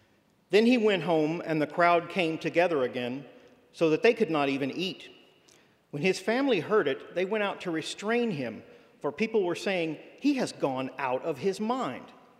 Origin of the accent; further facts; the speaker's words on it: Louisiana, United States; I was raised in Southwest Louisiana